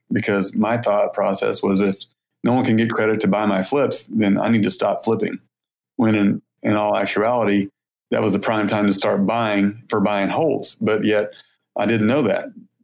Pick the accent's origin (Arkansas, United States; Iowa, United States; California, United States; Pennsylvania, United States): Arkansas, United States; Fort Smith; But it was in my hometown where I grew up, down in Fort Smith.